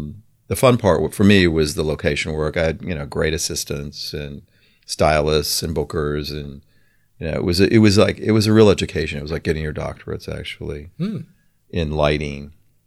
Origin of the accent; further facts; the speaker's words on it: Madison, Wisconsin, United States; I grew up in Madison, Wisconsin, way back in the Midwest, and have a lot of family and friends back there.